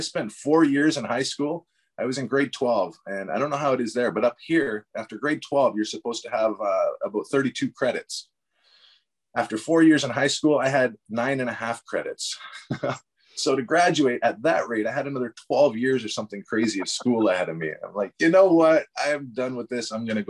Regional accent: Tillsonburg, Ontario, Canada; born there; now in Toronto, Canada; I was born in a little town called Tillsonburg, about an hour and a half from here.

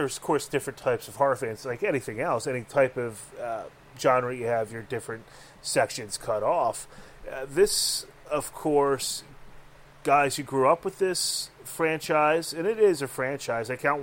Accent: Philadelphia, Pennsylvania, United States; I'm a very pissed off Dago that grew up in the city of Philadelphia.

